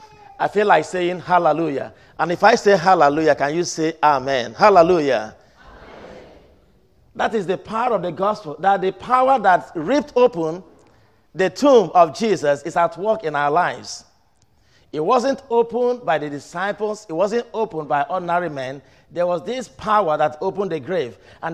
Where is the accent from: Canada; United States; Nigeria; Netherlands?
Nigeria; I was not appointed because I'm originally a Nigerian.